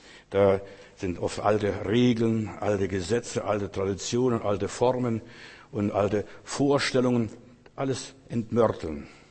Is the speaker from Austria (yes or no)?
no; Klaipėda County, Lithuania; bei uns nach dem Krieg, wo ich groß geworden bin in Memeland, da gab es so viel Trümmer